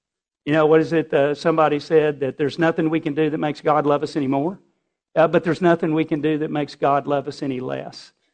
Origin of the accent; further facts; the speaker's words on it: Texas, United States; I grew up on the South Plains and I'm the product of Morton Independent School District